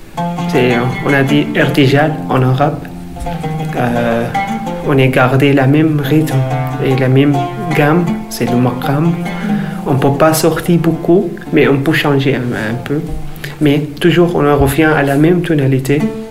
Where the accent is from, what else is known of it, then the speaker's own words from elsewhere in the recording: Homs, Homs Governorate, Syria; French is a second language; also born or lived in Turkey; now in Toulouse, France; Je viens de la Syrie. Je suis dans une ville qui s'appelle Homs. C'est le centre de la Syrie. Je suis venu à Toulouse en 2018.